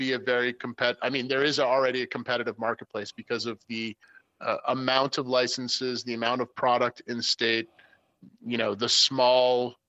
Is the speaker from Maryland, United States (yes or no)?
no; Rhode Island, United States; now in Vermont, United States; And I'm from Rhode Island. They call us idiots. That's where I was born and raised.